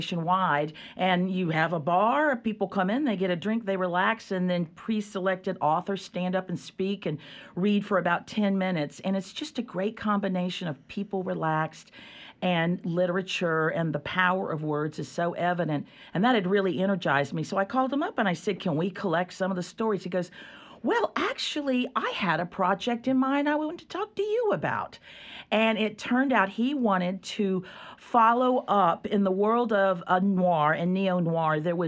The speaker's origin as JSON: {"language": "English", "town": "Raleigh", "region": "North Carolina", "country": "United States", "tie": "born or raised there", "also_born_or_lived": "New York City", "said": "I was raised in Raleigh, so I'm local. I spent a good chunk of my life living in New York City, which was an interesting experience. And then I moved back here about 25 years ago because I really missed the South."}